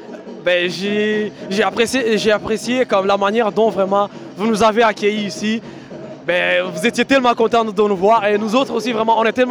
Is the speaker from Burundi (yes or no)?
yes; Burundi; quand on est burundais et puis on est tellement fiers de notre quartier.